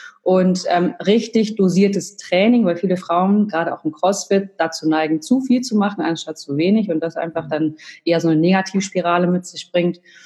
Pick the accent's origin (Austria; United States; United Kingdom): United States; now in Germany; Also ich bin Amerikanerin